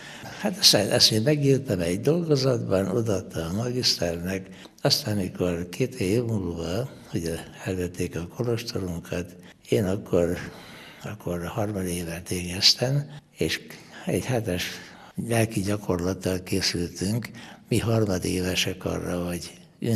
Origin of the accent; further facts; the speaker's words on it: Segesd, Somogy, Hungary; nekem Segesd vagy túlcsújárulhelye hazám volt, abban nőttem föl.